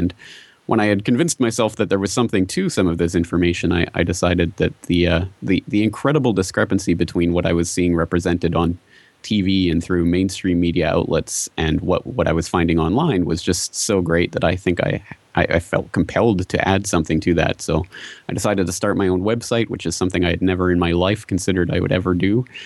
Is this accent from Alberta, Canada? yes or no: yes; Calgary, Alberta, Canada; I'm a Canadian. I was born in Calgary, Canada, and I lived in Alberta, in Canada, for most of my life. And I went to university in my hometown of Calgary.